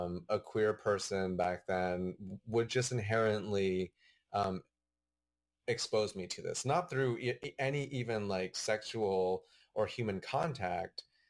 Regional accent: Gallup, New Mexico, United States; growing up in a border town. I grew up in Gallup, New Mexico.

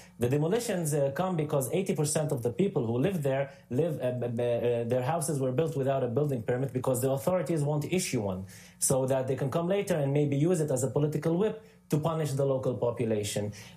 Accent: Lod, Central District, Israel; Lid, my hometown, also Hebrew, in Hebrew they call it Lod, was a Palestinian city that was occupied in 1948, right?

